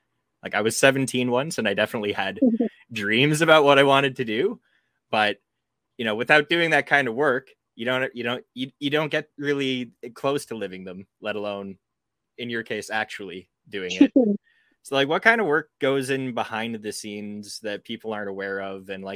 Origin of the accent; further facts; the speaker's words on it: Canada; I'm Canadian, so I feel you on the being nice to people thing.